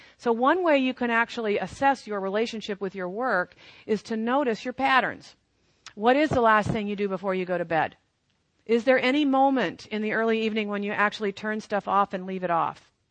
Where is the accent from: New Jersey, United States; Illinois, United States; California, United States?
Illinois, United States; Chicago; because I'm from Chicago and it was 9:30 my time